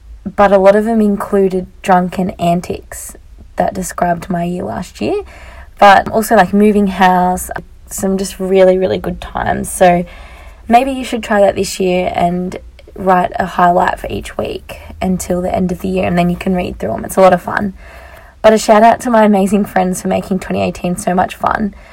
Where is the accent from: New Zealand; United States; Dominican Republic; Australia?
Australia; I'm just an Australian girl with a world at her feet